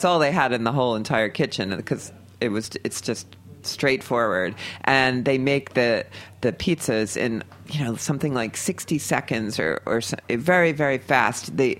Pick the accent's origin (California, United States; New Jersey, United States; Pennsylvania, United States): Pennsylvania, United States; Outside of Philadelphia, in the suburbs.